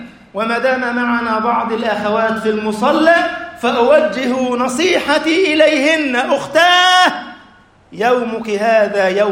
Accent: Egypt; يا ربنا اجعل بلدنا مصر أمنا أمانا

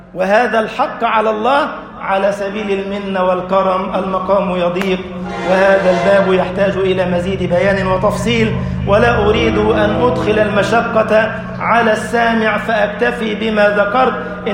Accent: Egypt; اللهم اجعل بلدنا مصر أمنا أمانا

